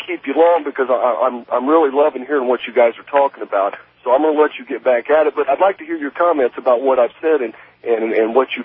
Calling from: Indianapolis, Indiana, United States; from Indianapolis.

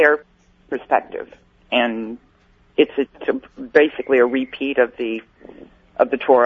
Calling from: Baja California, Mexico; I'm calling from Baja.

